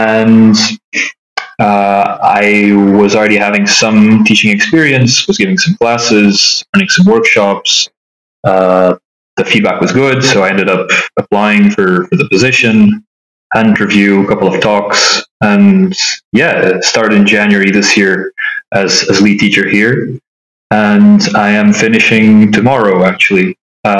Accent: Brussels, Brussels-Capital Region, Belgium; now in Berlin, Germany; So I'm half Portuguese, half Polish. I was born in Belgium, in Brussels, grew up there, studied there.

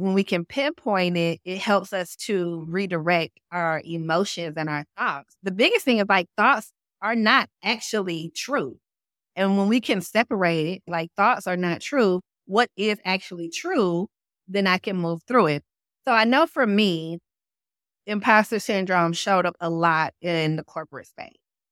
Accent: the South, United States; accent: Southern; I'm constantly checking myself around my Southern accent.

